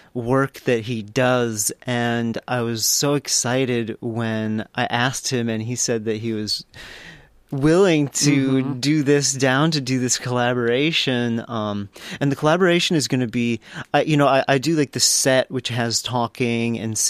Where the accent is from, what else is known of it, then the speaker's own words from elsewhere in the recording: Durango, Colorado, United States; I grew up, when I was a small child, I grew up in Durango, Colorado, which is out by Four Corners.